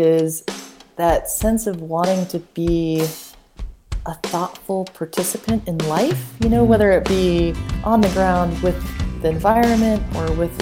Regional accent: Boulder, Colorado, United States; Couldn't envision leaving the Rockies from growing up in Boulder, but just like so many people in the U.S., we get that itch to leave our hometown.

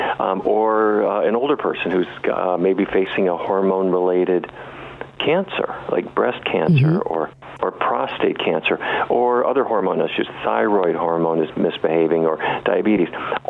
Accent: Fargo, North Dakota, United States; the truth is that I grew up in Fargo, North Dakota, and I ate all the wrong things for half my life.

